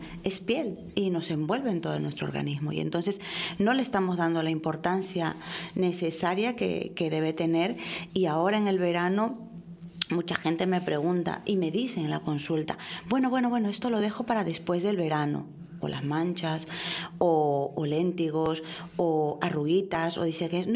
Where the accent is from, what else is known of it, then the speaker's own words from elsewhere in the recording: Peru; Yo soy latina, soy peruana y mi piel es morenita